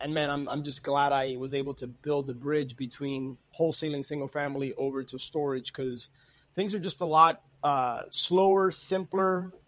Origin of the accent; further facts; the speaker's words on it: Miami, Florida, United States; But born and raised in Miami, I've been a full-time real estate investor since 2005.